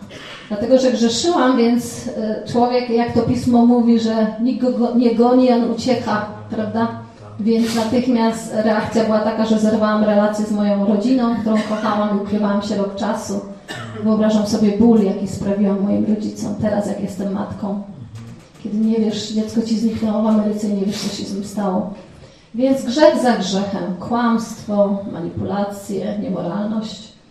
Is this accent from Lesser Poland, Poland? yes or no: yes; Zubrzyca Dolna, Lesser Poland, Poland; Wywodzę się z południowej Polski, z Orawy, z gór, z Zubrzycy Dolnej, miejscowości spod Babiej Góry.